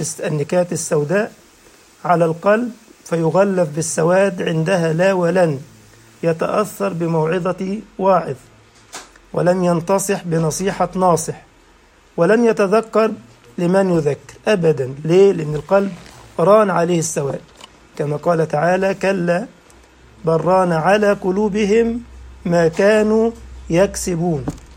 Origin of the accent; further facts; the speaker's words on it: Egypt; accent: Egyptian; أنا بتكلم مصري